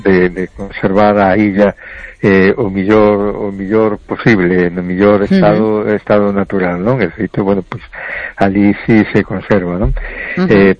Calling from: A Coruña, Galicia, Spain; de Coruña

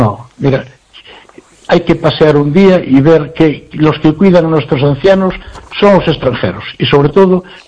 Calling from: Noia, Galicia, Spain

